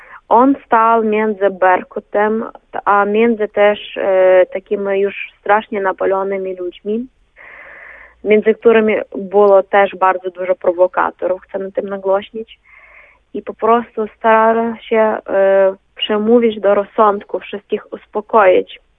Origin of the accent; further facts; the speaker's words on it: Ukraine; Polish is a second language; Bo my jesteśmy Ukraińcami, trzeba pamiętać o swojej przeszłości